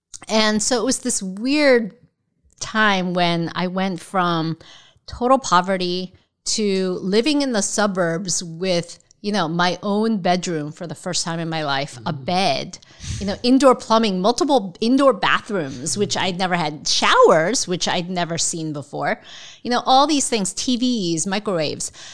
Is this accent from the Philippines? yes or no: no; Seoul, South Korea; I grew up in Seoul, South Korea, and we were really, really poor. I was an only child. My parents and I lived in one room. We had no indoor plumbing.